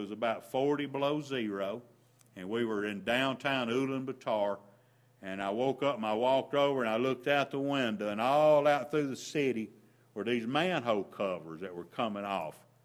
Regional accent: Tennessee, United States; growing up in Tennessee and going to Mongolia. A very different place over there.

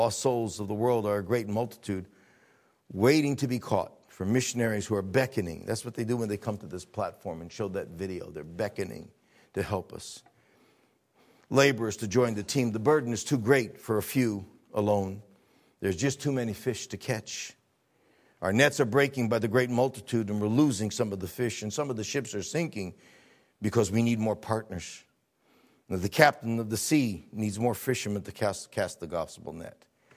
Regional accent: Baltimore, Maryland, United States; Oh, don't say that. I'm from Baltimore.

